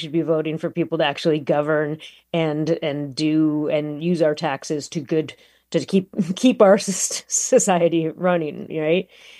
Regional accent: Chicago, Illinois, United States; I was, born and raised in Chicago, and to a Pakistani father who grew up Muslim, born in India, migrated. My mother from Lima, Peru, grew up Catholic. They came to America.

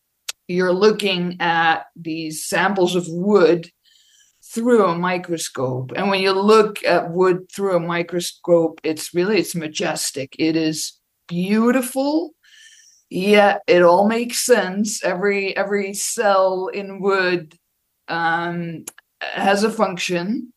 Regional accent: Belgium; English is a second language; I started studying tree rings for my master's degree back in Belgium. I'm from Belgium originally.

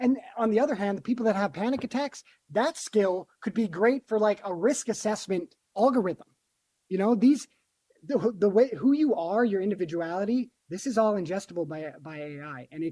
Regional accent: Wyoming, United States; I come from the country. I'm from Wyoming.

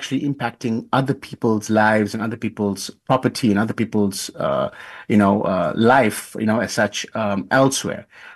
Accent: South Africa; For instance, I'm from South Africa.

